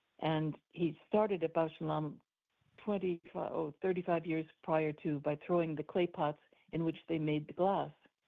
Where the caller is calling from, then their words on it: Fort Myers, Florida, United States; I'm speaking from Fort Myers, Florida.